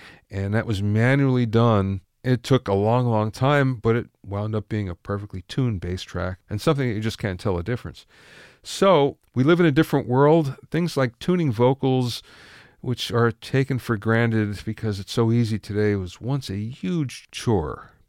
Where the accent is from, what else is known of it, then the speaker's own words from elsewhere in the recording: Pottsville, Pennsylvania, United States; I'm from Pottsville.